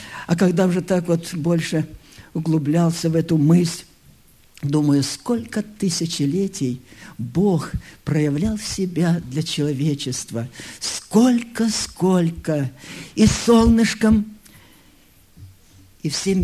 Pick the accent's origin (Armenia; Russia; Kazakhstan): Russia; Kemerovo Oblast; born there; Я родился в Сибири. Родители переехали туда, с Курской области, Глушковский район, так вот, по каким-то причинам. И как раз под зиму, как раз в зиму, в Кемеровскую область.